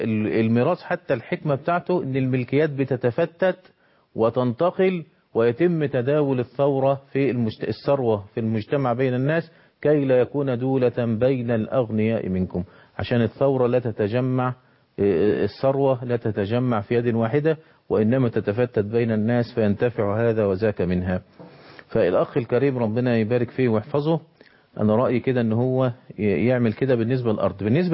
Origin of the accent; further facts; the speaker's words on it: Egypt; انما اللي بيحدث عندنا في مصر من اقصاها الى ادناها الا من رحم الله، ده غلط